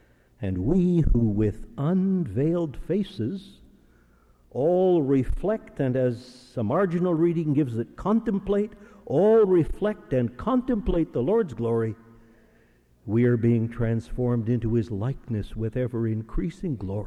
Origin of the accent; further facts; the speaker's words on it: Winnipeg, Manitoba, Canada; born there; having known me since the day I was born in Winnipeg